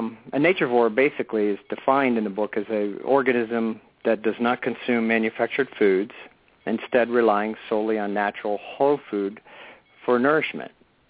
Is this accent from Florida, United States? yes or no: yes; Miami, Florida, United States; And growing up in Miami, Florida, I spent a lot of time in the ocean, just really was connected to that.